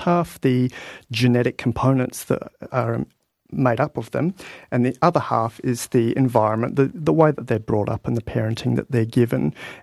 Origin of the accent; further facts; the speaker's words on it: Perth, Western Australia, Australia; from my hometown and my current town, from Perth.